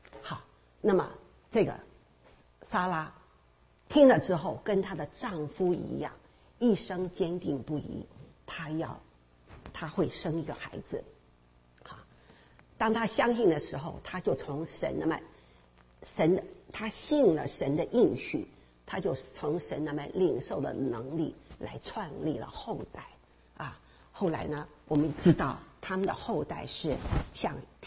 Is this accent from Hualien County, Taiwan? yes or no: no; Taipei, Taiwan; 我的老家是台湾台北市哈